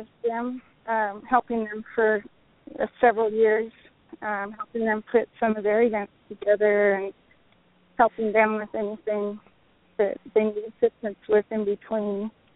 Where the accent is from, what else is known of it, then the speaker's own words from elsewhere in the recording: Albuquerque, New Mexico, United States; I'm from Albuquerque, New Mexico.